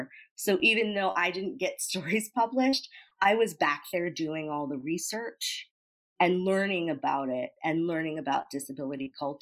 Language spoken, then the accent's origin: English; St. Louis, Missouri, United States; I grew up in St. Louis, so there's not a ton of us there.